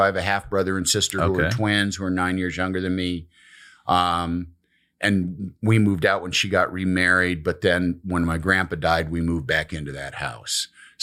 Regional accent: Michigan, United States; born there; A Midwesterner. I am very much a Midwesterner. I was born in Michigan because my dad, who is from Illinois, my mom and dad are both from Illinois, but he was getting his degree.

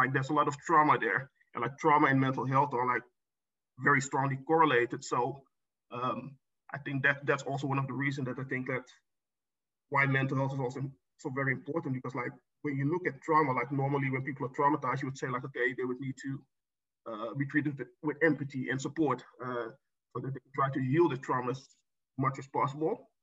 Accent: Amsterdam, North Holland, Netherlands; Yeah, I'm born and raised actually in Amsterdam. So I've always lived here, always went to school here, always worked here in Amsterdam. So I'm pretty much tied to the city. But my family is originally from Suriname in South America.

